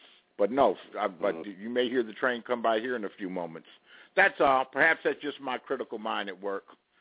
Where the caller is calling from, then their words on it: Las Vegas, Nevada, United States; I'm calling from Las Vegas, Nevada.